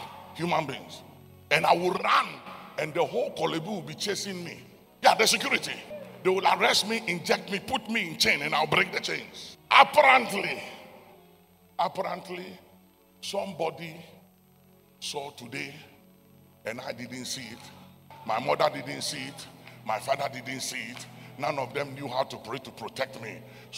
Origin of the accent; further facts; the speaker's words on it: Accra, Greater Accra, Ghana; And I said, I'm from Accra, I need help.